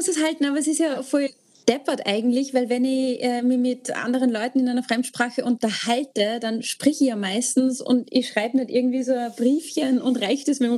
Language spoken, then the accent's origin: German; Austria; bei uns in Österreich wird jetzt diskutiert